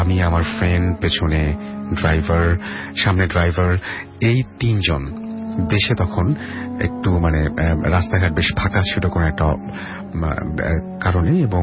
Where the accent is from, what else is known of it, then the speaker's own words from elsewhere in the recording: Natore, Rajshahi Division, Bangladesh; now in Dhaka, Bangladesh; তখন আমি আমার গ্রামের বাড়িতে অর্থাৎ নাটোরে গ্রামে